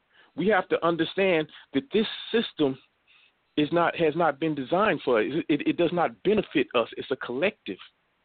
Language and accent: English; Mississippi, United States; Even though, you know, me growing up in Mississippi, I you know, there's certain things that were just obvious, certain things we just knew.